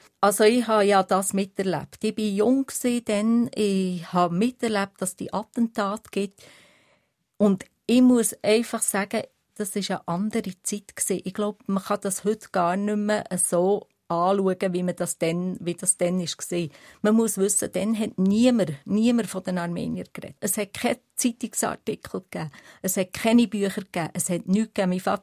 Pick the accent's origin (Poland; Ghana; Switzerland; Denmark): Switzerland; ich weiss, ich habe die armenische Wurzel, aber ich bin Schweizerin.